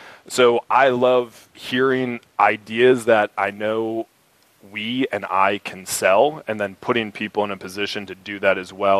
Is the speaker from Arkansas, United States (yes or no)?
no; Michigan, United States; moved away as an adult; now in Los Angeles, United States; Yeah, I moved out here from Michigan 13 years ago as a grassroots thing.